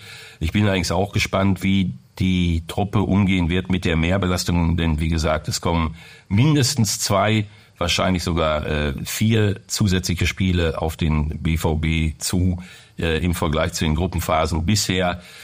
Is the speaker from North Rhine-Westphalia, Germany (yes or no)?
yes; Essen, North Rhine-Westphalia, Germany; bin ja gebürtiger Essener